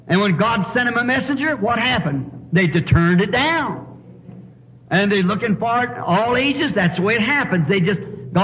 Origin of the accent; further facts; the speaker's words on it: Arizona, United States; I'm from Arizona.